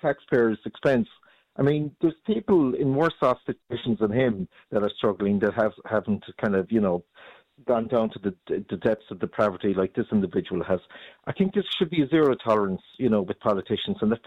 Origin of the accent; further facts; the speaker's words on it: Ireland; I'm just a common man here living in Ireland. I'm Irish citizen all my life.